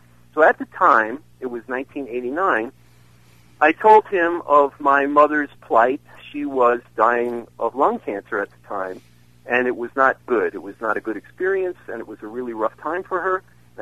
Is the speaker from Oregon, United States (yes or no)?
no; Merrick, New York, United States; also born or lived in Brooklyn; I was very fortunate going through Brooklyn. I went to public school and then out to Long Island. I was from Merrick, Long Island